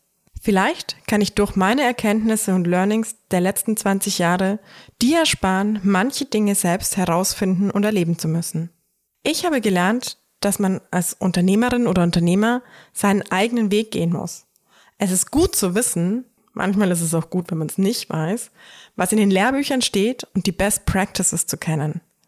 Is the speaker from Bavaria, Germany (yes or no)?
yes; Traunstein, Bavaria, Germany; now in Salzburg, Austria; Wie du vielleicht an meinem Dialekt hörst, wohne ich zwar in Salzburg, aber bin eigentlich aus Bayern. Ich bin in Traunstein im Chiemgau aufgewachsen, aber meine Wurzeln liegen auch in Salzburg. Ich bin zwischen den Grenzen groß geworden und wie man hier so schön sagt, lebenslange Grenzgängerin.